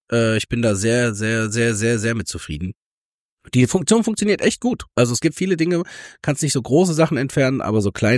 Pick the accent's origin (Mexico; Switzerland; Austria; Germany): Mexico; ganz häufig sagen wir halt so, wir sind aus Mexiko, so dann reagieren die Leute immer, oh wow, wie cool und so.